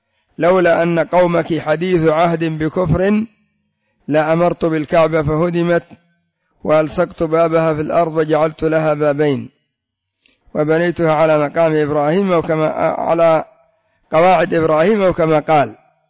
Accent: Yemen; كما يسمى عندنا في اليمن بالضريب

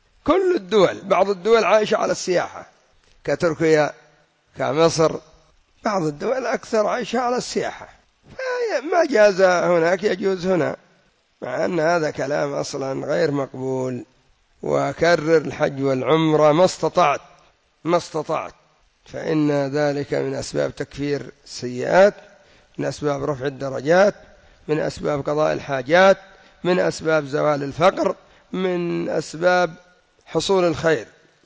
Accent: Yemen; أقول لكم والله لو كانت عندنا في اليمن ما يستطيعوا يدوروا الحمامات

